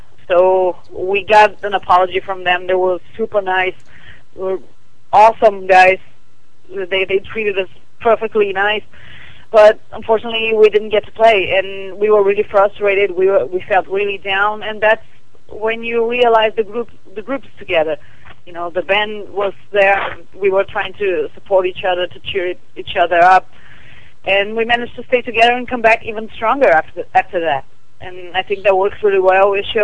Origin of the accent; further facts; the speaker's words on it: Brazil; since we grew up in Brazil, since we were born here. Our parents, they have a little more of the European culture than we do. We are more like the Brazilian way of life.